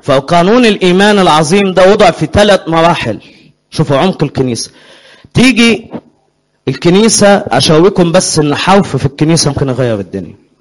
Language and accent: Arabic; Upper Egypt, Egypt; عندنا في الصعيد في بلد اسمها أخميم مدينة شهداء